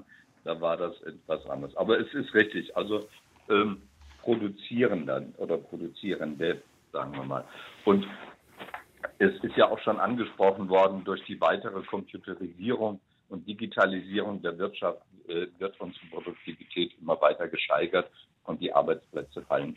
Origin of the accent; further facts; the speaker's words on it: Baden-Württemberg, Germany; born there; seit ca. 30 Jahren. Gebürtig bin ich aus dem Südschwarzwald.